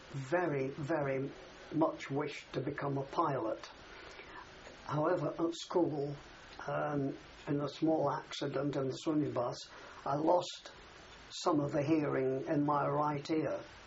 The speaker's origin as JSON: {"language": "English", "town": "Cheadle Hulme", "region": "North West England", "country": "United Kingdom", "tie": "born there", "said": "I was born in Cheadle Hume in Cheshire on the 8th of March 1924."}